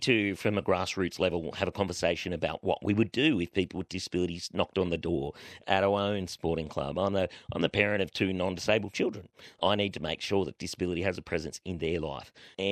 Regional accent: New South Wales, Australia; So I grew up in New South Wales wheelchair sports

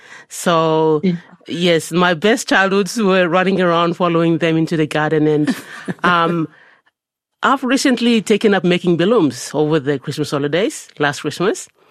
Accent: Manus Province, Papua New Guinea; moved away as an adult; So I grew up in the Western Islands and basically lived there my whole, you know, young life until I went to university.

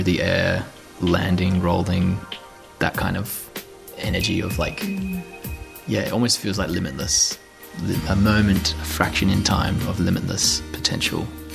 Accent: Australia; growing up in Australian culture, I was afraid of becoming a dancer

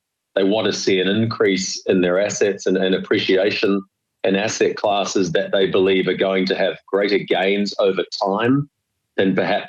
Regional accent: New Zealand; As a Kiwi, I'm seeing a lot of chatter from across the ditch saying, come and relocate to New Zealand

